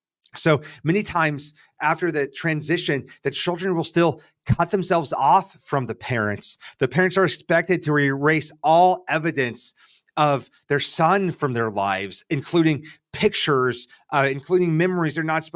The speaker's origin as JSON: {"language": "English", "region": "Nebraska", "country": "United States", "tie": "born or raised there", "said": "Growing up in Nebraska, a lot of people's identity was in farming and ranching."}